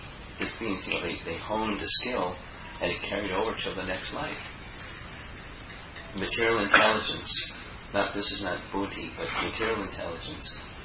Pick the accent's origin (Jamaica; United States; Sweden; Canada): United States; I remember, just a little sharing, young boy growing up in America, hearing about heaven